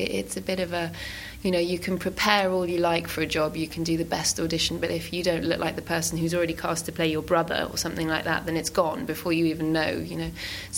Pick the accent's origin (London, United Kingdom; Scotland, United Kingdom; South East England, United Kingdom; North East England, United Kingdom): South East England, United Kingdom; Higham; We lived in Higham, so I lived in Higham until I was six, and my parents were both teachers.